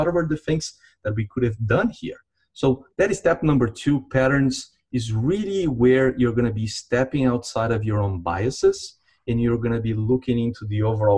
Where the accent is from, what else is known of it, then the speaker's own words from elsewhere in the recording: Brazil; English is a second language; we're both from Brazil originally